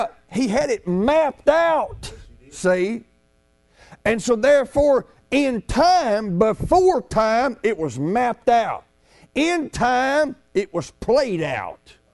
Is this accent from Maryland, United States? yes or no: no; Tennessee, United States; I was raised down in Tennessee. I lived down there 40. Born, raised, middle Tennessee.